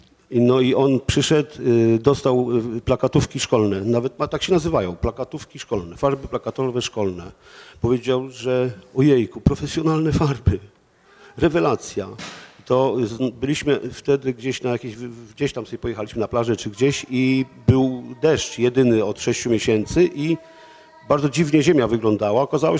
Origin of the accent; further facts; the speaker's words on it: Gdańsk, Pomeranian Voivodeship, Poland; Znaczy ja z Gdańska to 3.